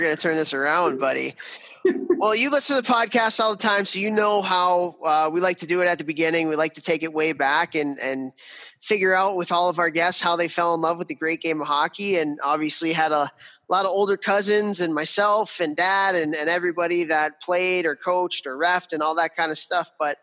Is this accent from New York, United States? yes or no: no; Chicago, Illinois, United States; all the way in my hometown of Chicago, Illinois